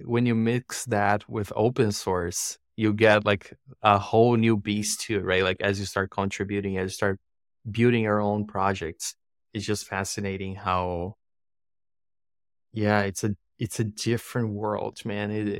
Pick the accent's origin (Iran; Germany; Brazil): Brazil; English is a second language; now in San Francisco, United States; I'm originally from Brazil. Nowadays, I live here in San Francisco with my wife and my two-year-old daughter.